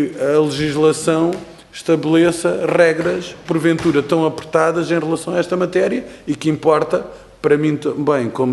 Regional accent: Faro, Portugal; eu sou do Algarve, e portanto ela não se pratica no Algarve

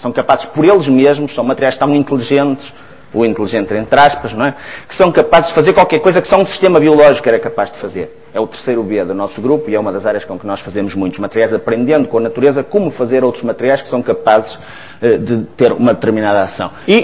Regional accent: Porto, Portugal; Embora seja do Porto, nasci no Porto e moro no Porto

